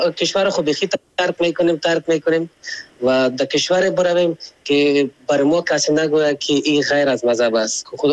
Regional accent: Afghanistan; ما خو افغان هستیم،

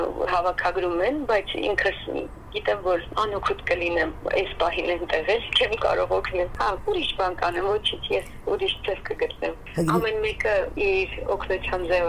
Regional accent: Nagorno-Karabakh, Azerbaijan; ես ինքս արցախցի եմ, բոլորին բարեկամները ուղուն են, բոլորն այնտեղ են

